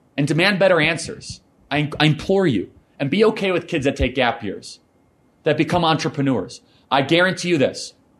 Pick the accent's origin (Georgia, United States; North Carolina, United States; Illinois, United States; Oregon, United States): Illinois, United States; I grew up in Northern Illinois. I know the people of Kenosha, Wisconsin.